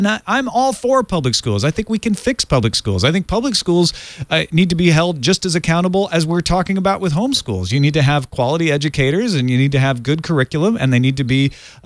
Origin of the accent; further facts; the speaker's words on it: Illinois, United States; when I heard about people being homeschooled growing up in Southern Illinois